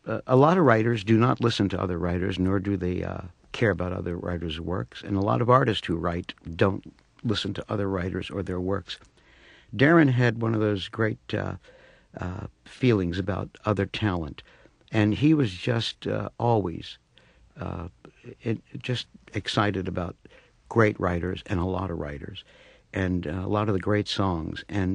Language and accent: English; Baltimore, Maryland, United States; Remember, we're two kids, two poor kids from the city. I'm from Baltimore, and he's from New York.